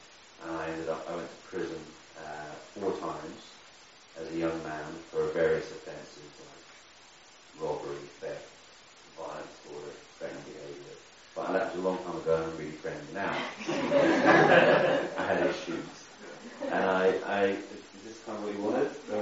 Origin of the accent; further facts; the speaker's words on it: Belfast, Northern Ireland, United Kingdom; Like I was saying last night, I'm originally from Ireland. I was born in Belfast and I knew my mother and father.